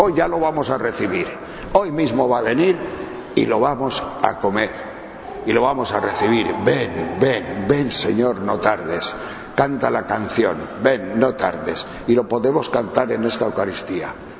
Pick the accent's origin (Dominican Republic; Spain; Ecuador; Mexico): Spain; Castile and León; Yo voy por mi pueblo, voy por mi pueblo, que soy de León, del norte de León, que hay montañas muy altas